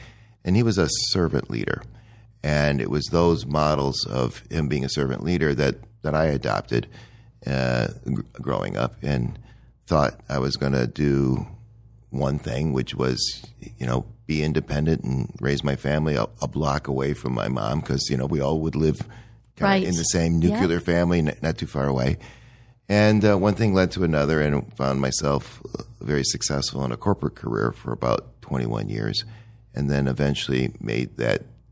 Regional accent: Detroit, Michigan, United States; Yeah, so I grew up in Detroit. My dad is an immigrant from Yugoslavia

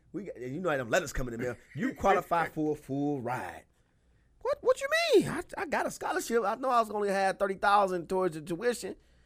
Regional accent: Michigan, United States; I'm from Michigan.

